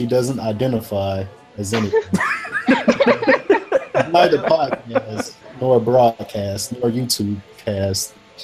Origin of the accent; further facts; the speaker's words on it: Demopolis, Alabama, United States; I'm from, you know, small town Alabama. I'm from Demopolis, but my mom grew up in a small town named Jefferson, and my family lived on a farm.